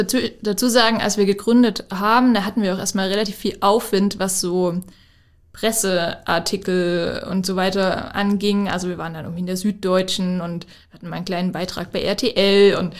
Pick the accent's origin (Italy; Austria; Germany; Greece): Germany; Plauen, Saxony; ich bin in Plauen im Vogtland geboren, und dort bin ich auch zur Schule gegangen